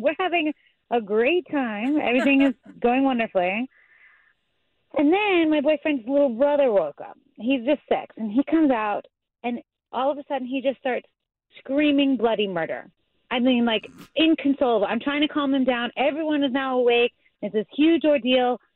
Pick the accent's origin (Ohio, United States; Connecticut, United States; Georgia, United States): Connecticut, United States; I've never heard anything about it. I'm from Connecticut. We didn't do any Elf on the Shelf.